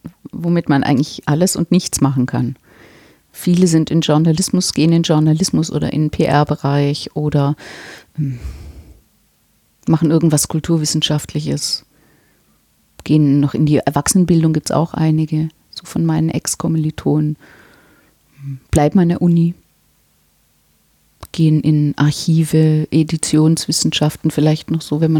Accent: Baden-Württemberg, Germany; now in Wuppertal, Germany; Ja, ich bin Schwäbin.

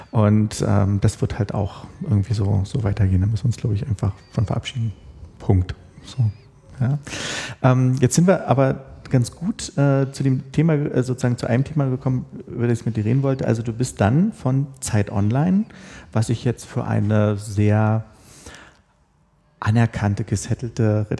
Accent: Berlin, Germany; ich bin ja nun gebürtige Berliner und bin ein paar hundert Meter davon entfernt zur Schule gegangen

